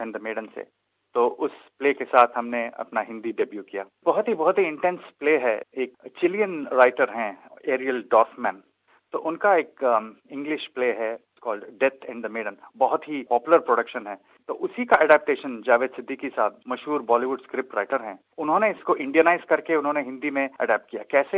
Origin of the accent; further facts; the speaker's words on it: Karnataka, India; Hindi is a second language; मैं कर्नाटका से हूँ, और रात में जो दूसरे दो कैरेक्टर्स हैं वो दोनों भी साउथ से ताल्लुक रखते हैं।